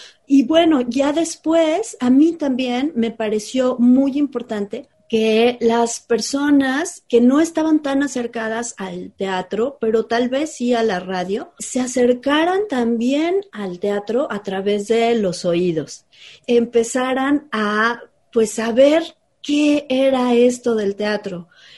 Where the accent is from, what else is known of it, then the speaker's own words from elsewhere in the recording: Mexico City, Mexico; now in Guadalajara, Mexico; Desde que llegué a Guadalajara, porque yo soy chilanga, desde que llegué a Guadalajara